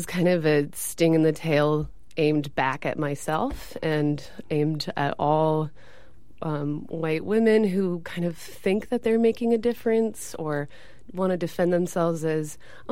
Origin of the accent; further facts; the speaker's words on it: San Diego, California, United States; now in San Francisco, United States; San Diego.